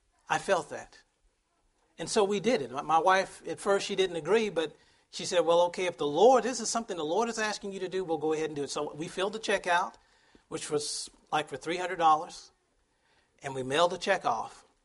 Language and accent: English; Texas, United States; I should know this, because I'm from Texas.